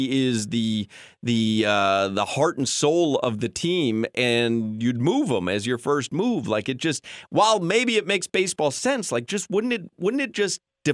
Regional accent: Chicago, Illinois, United States; See, now I'm from Chicago. I grew up in Chicago, and I only put ketchup on a hot dog. It's one of the reasons I had to leave Chicago.

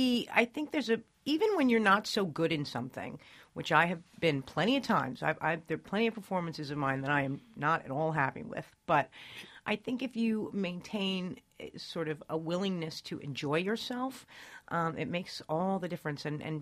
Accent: New York, United States; Maybe it's growing up in New York.

